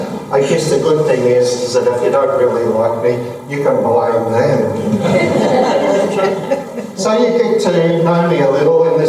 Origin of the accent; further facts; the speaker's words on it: Toowoomba, Queensland, Australia; born there; Friday is my 60th birthday. So on the 3rd of August 1958, I was born in Toowoomba, Queensland, to Doreen, my mum, she was a housewife, and my dad, Clyde, who was a cheesemaker.